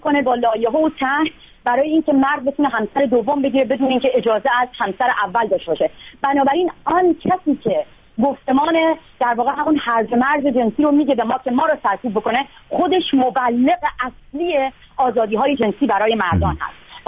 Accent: Iran; من به عنوان یک دختری که توی شهرستان بزرگ شدم

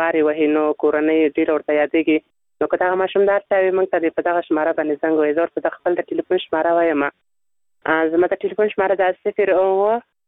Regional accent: Nangarhar, Afghanistan; د ننګرهار ولایت څخه

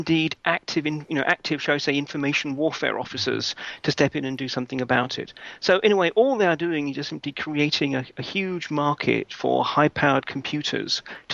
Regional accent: London, United Kingdom; I mean, come on, I'm a Brit. I come from London, the CCTV capital.

